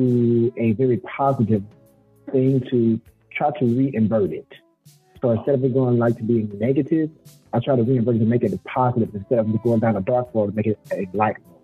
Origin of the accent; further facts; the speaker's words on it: Houston, Texas, United States; Houston is my hometown.